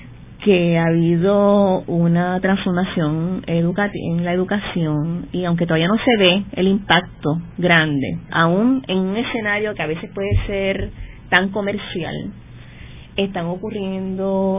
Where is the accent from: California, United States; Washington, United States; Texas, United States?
Washington, United States; Seattle; born there; son de Seattle, Washington, donde yo nací